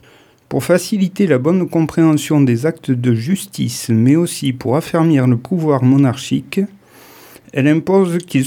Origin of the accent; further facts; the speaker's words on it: Occitanie, France; accent: north Aveyron; Même avec un accent du nord Aveyron.